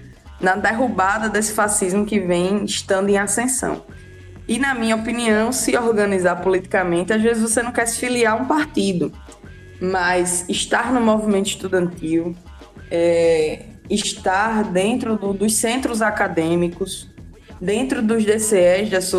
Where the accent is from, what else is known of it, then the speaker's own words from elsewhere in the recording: Rio Grande do Norte, Brazil; moved away as an adult; now in Campina Grande, Brazil; eu sou do Rio Grande do Norte, né? Aí, em 2017, eu vim para Campina Grande fazer a universidade ali de licenciatura em Sociologia.